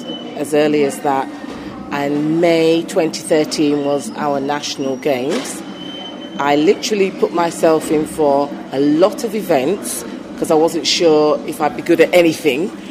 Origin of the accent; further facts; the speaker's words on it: United Kingdom; I'm from Great Britain, and I'm doing shot put, javelin and discus.